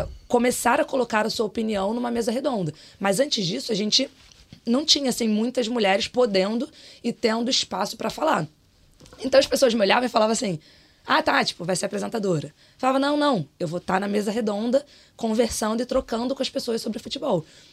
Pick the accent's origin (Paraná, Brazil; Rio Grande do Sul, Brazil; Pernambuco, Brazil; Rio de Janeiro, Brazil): Rio de Janeiro, Brazil; um time do meu bairro também, que é Cavalcante, eu sou suburbana, nascida e criada em Cavalcante